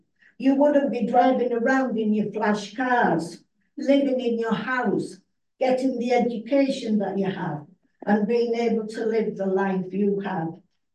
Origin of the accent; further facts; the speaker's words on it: England, United Kingdom; moved away as an adult; now in Birdwood, Australia; an English immigrant who emigrated to Australia from England in 1969.